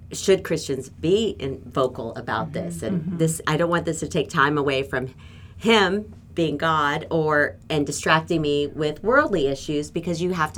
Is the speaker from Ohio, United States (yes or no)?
yes; Ohio, United States; Being born and raised in Ohio and caring so much about our state, there's no greater honor to me than to give back to the state that raised me up.